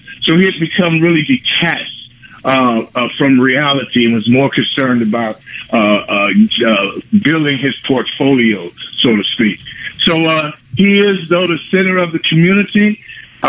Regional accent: Chicago, Illinois, United States; Now, I'm actually from Chicago. My IMDb page, for some odd reason, is from Pittsburgh. But I'm actually from Chicago.

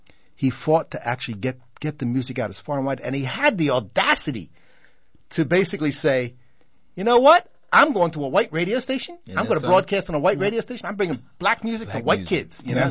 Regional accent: Philadelphia, Pennsylvania, United States; I grew up in Philadelphia and I listened to Wibbage, right?

